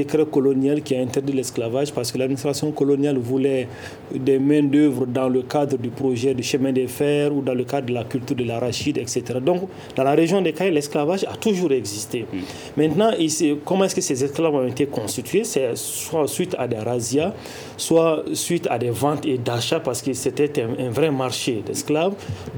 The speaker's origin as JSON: {"language": "French", "country": "Mali", "said": "Il y a un type d'esclavage domestique qu'on a ici chez nous au Mali."}